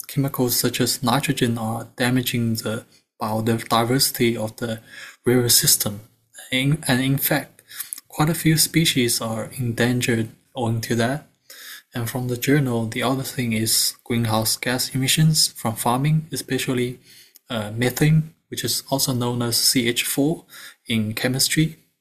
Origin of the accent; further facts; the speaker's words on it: China; and I'm from China.